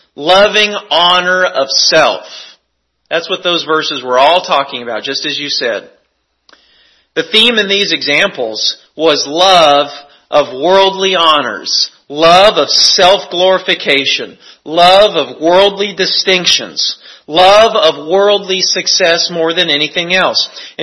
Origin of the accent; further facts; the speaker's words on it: Kansas City, United States; I grew up in the Kansas City area. I became a Chiefs fan.